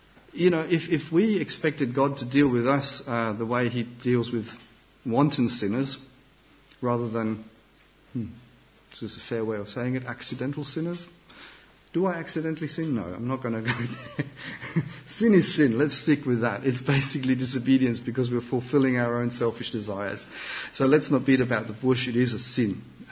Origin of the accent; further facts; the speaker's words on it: Germany; a little 30-year anniversary that was recently held in my home country in Germany.